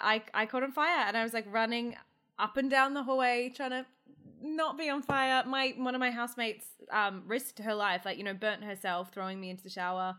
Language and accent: English; Wagga Wagga, New South Wales, Australia; now in Melbourne, Australia; I didn't know like until I moved to Melbourne because I grew up in Wagga Wagga, which is the teen pregnancy capital of Australia.